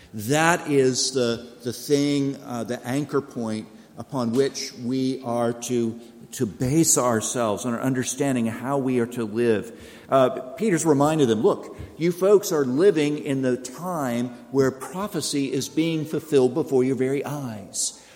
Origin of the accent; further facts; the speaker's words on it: Australia; How do we, as Australian Christians, manage living in our current political and social and cultural climate?